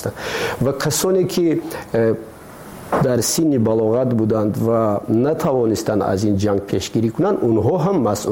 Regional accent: Tajikistan; ما تاجیک هستیم. همین است وطنی ما

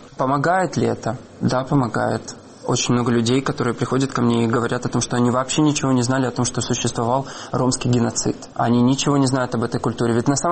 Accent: Russia; born or raised there

